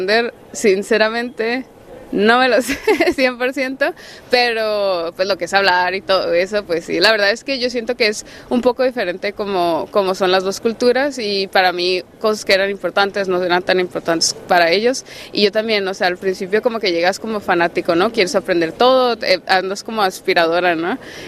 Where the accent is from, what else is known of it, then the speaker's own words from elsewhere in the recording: Tijuana, Baja California, Mexico; En Tijuana, yo soy de Tijuana